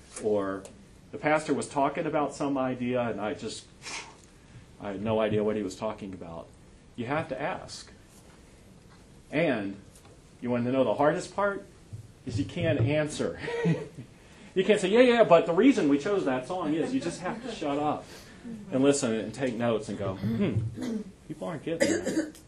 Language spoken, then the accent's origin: English; New York, United States; partly because I'm a New Yorker and we're supposed to be cynical